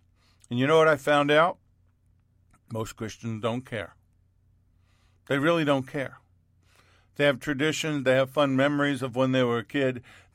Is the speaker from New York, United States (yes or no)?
yes; Queens, New York, United States; As a child growing up in Queens, New York, I didn't understand anything of what I just told you.